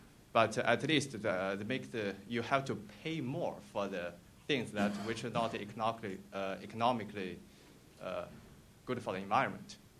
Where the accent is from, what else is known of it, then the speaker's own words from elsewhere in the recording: China; English is a second language; I'm from China